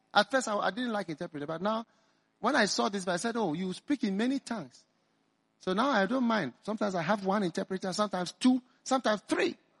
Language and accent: English; Ghana; I'm from Ghana. I'm not an American. I rarely go to America. I'm just from Ghana here. Ghana is also a poor country.